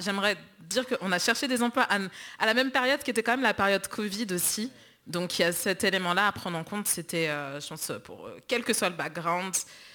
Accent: La Roche-sur-Foron, Auvergne-Rhône-Alpes, France; à La Roche-sur-Foron, au final, petit patelin savoyard en montagne, 750 mètres, je crois que j'ai vécu quand même dans une bulle

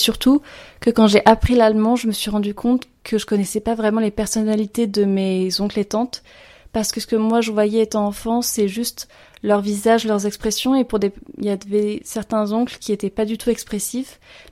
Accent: France; je suis franco-autrichienne, j'ai grandi en France, mais j'ai une mère autrichienne qui ne m'a pas parlé allemand étant petite.

